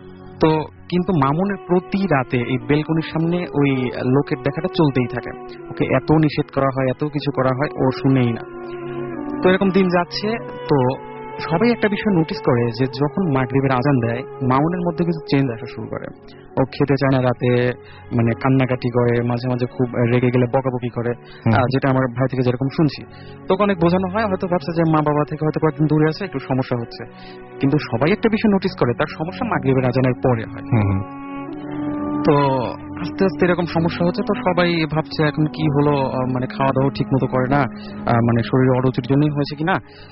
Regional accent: Pabna, Rajshahi Division, Bangladesh; now in Dhaka, Bangladesh; আমি এসেছি মধ্যপাড়া থেকে, আমার হোমটাউন পাবনা

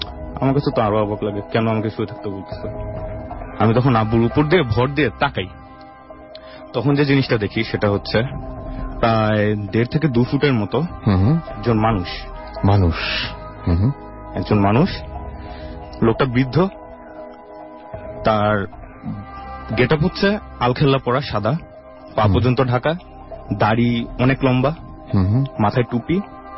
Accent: Dhaka, Dhaka Division, Bangladesh; আমি এসেছি ঢাকার হাজারবাগ থেকে।

